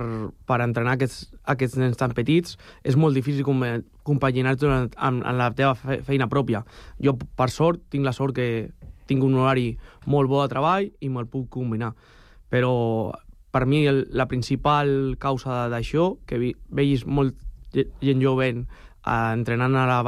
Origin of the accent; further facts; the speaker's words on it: Sant Cugat, Catalonia, Spain; ja que som de Sant Cugat